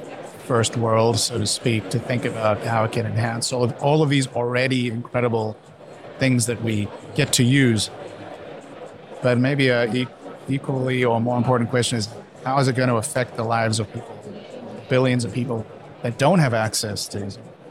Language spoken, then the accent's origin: English; South Africa; moved away as an adult; Oh, I'm not a very good South African.